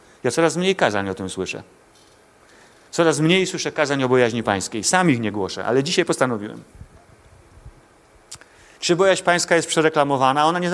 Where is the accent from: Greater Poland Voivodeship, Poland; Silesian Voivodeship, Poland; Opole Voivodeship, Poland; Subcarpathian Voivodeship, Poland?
Greater Poland Voivodeship, Poland; Jarocin; born there; Ja urodziłem się w Jarocinie